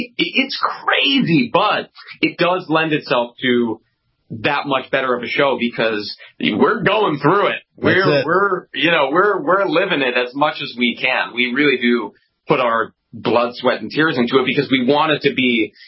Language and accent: English; Arizona, United States; It's funny because I'm from Arizona.